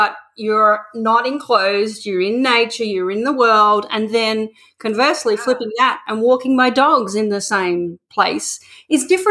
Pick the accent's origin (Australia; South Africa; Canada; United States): Australia; As an Australian who's actually never been to Oregon, I have been to America